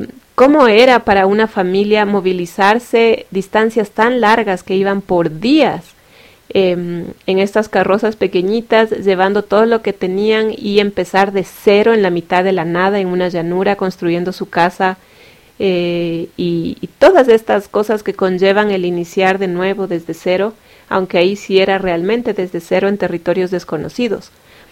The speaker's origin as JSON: {"language": "Spanish", "country": "Ecuador", "said": "En mi caso, nosotros somos en Ecuador. Somos de Ecuador."}